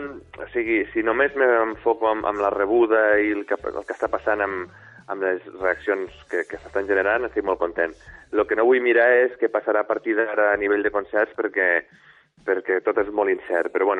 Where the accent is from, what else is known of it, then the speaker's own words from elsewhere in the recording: Miravet, Catalonia, Spain; que sa mare també venia de Miravet, del meu poble.